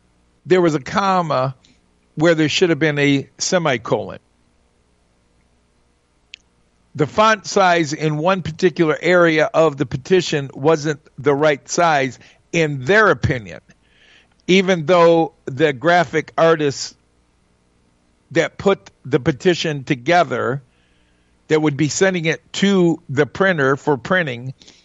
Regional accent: Michigan, United States; We're from Antrim County.

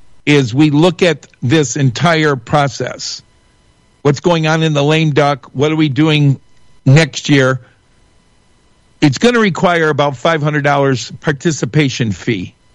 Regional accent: Michigan, United States; I came from downstate. I wasn't born here. I was born and raised in Macomb County. I went to Utica Community Schools. I lived in southeastern Michigan.

